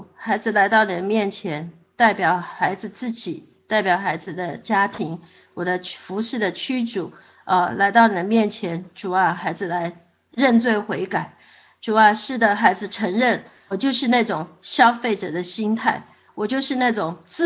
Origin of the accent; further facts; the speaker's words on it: Taiwan; 因为我是从台湾来的，在台湾是一个多神论的一个背景